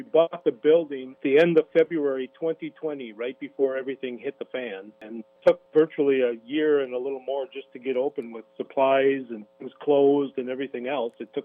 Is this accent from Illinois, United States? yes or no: no; Olivia, Minnesota, United States; I grew up in Olivia, graduated from Olivia High School before it became Bold back in 1980.